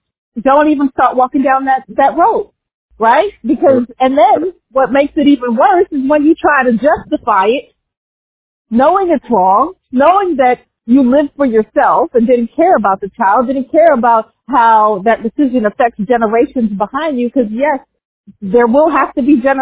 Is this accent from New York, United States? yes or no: yes; New York City, New York, United States; Those of you who know me, I'm from New York. I'm from the Bronx.